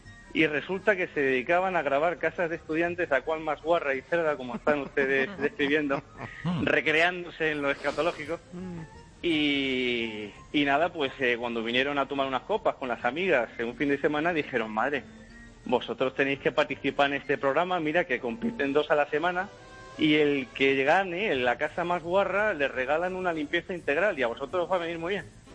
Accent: Málaga, Andalusia, Spain; yo mismo, que soy de Málaga

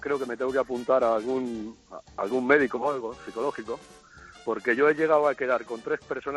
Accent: Madrid, Community of Madrid, Spain; yo soy de Madrid, ya sabemos todo que Madrid es bastante, bastante facilito el quedar a una hora en concreto

